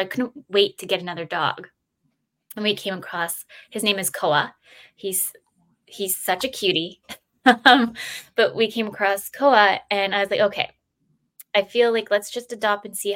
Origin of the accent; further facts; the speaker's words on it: Victoria, British Columbia, Canada; I'm from Victoria, BC, and we have like this trail called the Goose Trail.